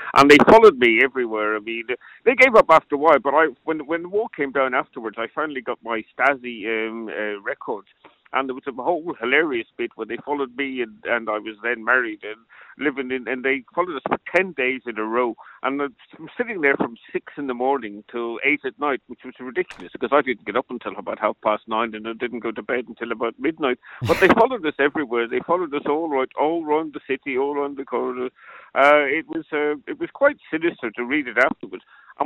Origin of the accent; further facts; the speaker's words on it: Northern Ireland, United Kingdom; born there; I know why I'm Irish, I was born in the north